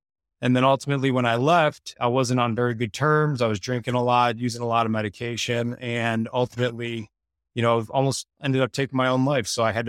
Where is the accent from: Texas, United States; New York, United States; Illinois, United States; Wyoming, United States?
Illinois, United States; So being raised where I was raised outside of Chicago, like I was saying, there's just a really negative, influential group of older people.